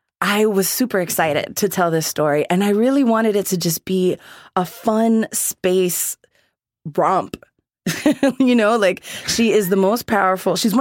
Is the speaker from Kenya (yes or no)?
no; Bronx, New York, United States; so I grew up in the Bronx and they really raised us with that like New York love mentality where it's like our neighbors are Hindu, our neighbors are Baptist, our neighbors are all different races